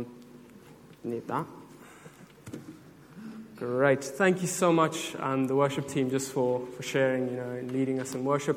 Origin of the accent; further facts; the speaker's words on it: South Africa; now in United Kingdom; I'm South African. I have immigrated. Immigrated is the right word. I've moved to the UK. I was an intern here in 2017